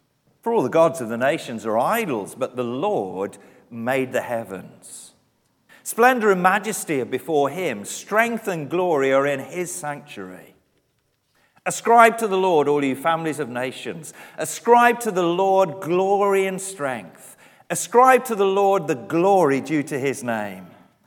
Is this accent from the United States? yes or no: no; England, United Kingdom; moved away as an adult; now in Wales, United Kingdom; As an Englishman living for 20 years in Wales